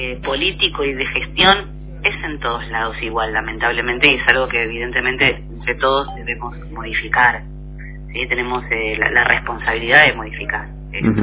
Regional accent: Morón, Buenos Aires Province, Argentina; Yo vengo de Morón, de la zona oeste.

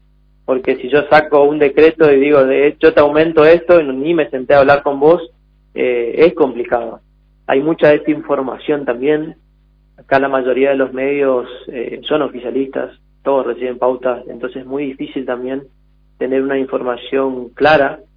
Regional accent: Posadas, Misiones, Argentina; Yo soy de Posadas, yo vivo en Posadas.

